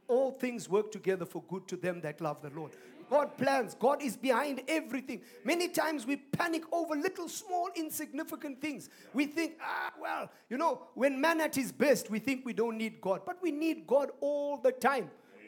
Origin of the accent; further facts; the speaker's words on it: Harare, Zimbabwe; Picked up in Harare. We're from Harare. We go to Gweru.